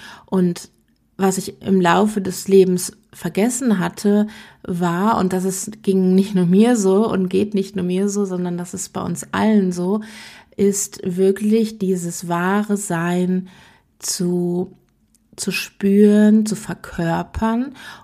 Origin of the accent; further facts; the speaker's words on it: Germany; moved away as an adult; now in Switzerland; als Deutsche in der Schweiz seit fast 30 Jahren lebt. Mit einer Wohnung, ich schaue auf den Zürichsee.